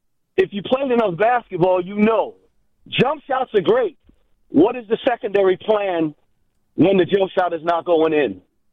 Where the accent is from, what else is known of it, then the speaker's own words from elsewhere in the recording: New Jersey, United States; I grew up in the East Coast in New Jersey.